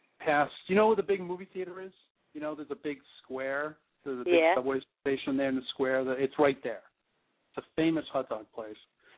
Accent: Boston, Massachusetts, United States; now in New York City, United States; I'm originally from Boston and live in New York City now here.

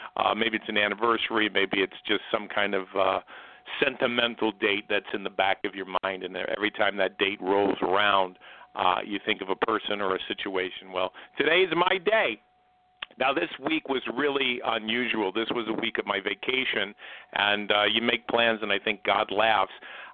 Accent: New Fairfield, Connecticut, United States; We grew up in New Fairfield together.

